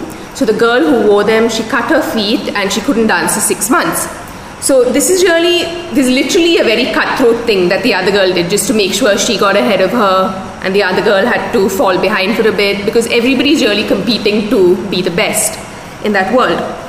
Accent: Chennai, Tamil Nadu, India; So when I grew up in Chennai, I remember as a young girl

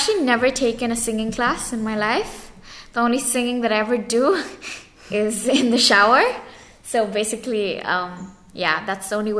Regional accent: India; I'm 14 years old, and I live here in Orville. I'm Indian. My dad comes from Kashmir, and my mom comes from Bengal.

